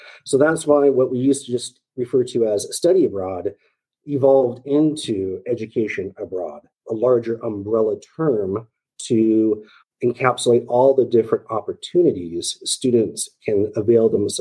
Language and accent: English; California, United States; also born or lived in Japan / Australia; So I'm actually a local here, born and raised in Orange County, studied international relations over at the University of Southern California.